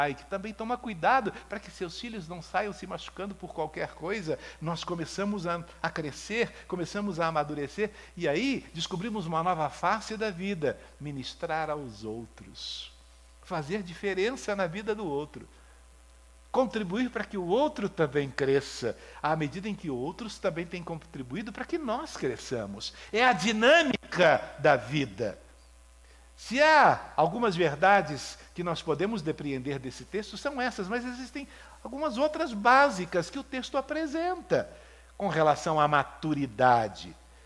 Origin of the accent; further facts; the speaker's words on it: Brazil; Nós somos assim, particularmente como brasileiros, ficamos nessa de não desistir, jamais.